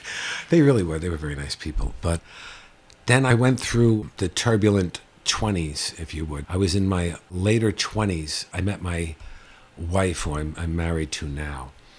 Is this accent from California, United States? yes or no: no; New York, United States; I found my brothers in the local malt shop or candy store, since we're from New York, having coffee and English muffins.